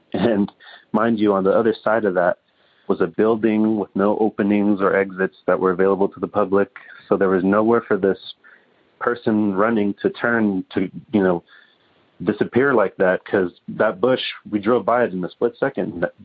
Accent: California, United States; I'm from Northern California.

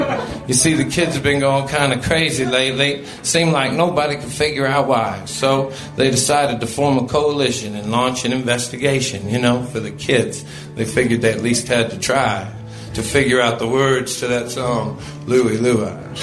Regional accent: Portland, Oregon, United States; I come from Portland, Oregon, a band from my hometown, put out a song in the 60s

